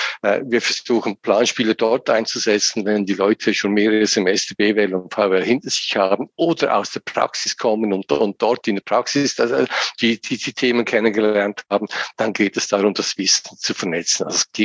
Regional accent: Lucerne, Switzerland; moved away as an adult; now in Gossau, Switzerland; Ich bin in Luzern aufgewachsen, aus der Innerschweiz. Und über Studium kam ich dann in die Ostschweiz

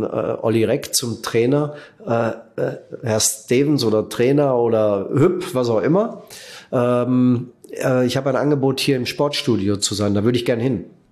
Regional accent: Netherlands; German is a second language; auch für uns neu als Holländer

